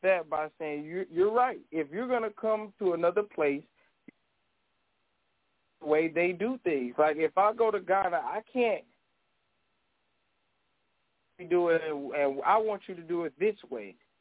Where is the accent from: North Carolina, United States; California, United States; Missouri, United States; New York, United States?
Missouri, United States; St. Louis; And where I'm from North St. Louis. So North St. Louis, black.